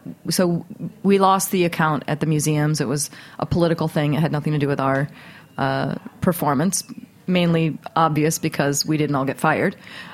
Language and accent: English; London, United Kingdom; born there; Well, I was born in London.